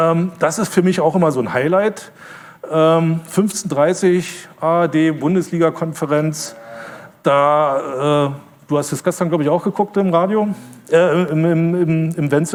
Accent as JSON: {"language": "German", "region": "Berlin", "country": "Germany", "tie": "born or raised there", "said": "Also ich war früher in der DDR auch glücklich. Ich bin Berliner Kind, Ostberliner Kind. Ich war glücklich, dass ich in Berlin gewohnt habe"}